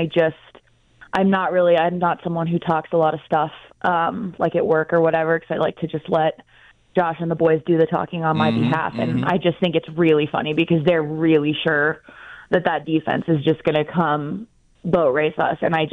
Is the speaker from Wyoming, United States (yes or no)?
yes; Wyoming, United States; So I'm from Wyoming originally, which is how I became a Bills fan.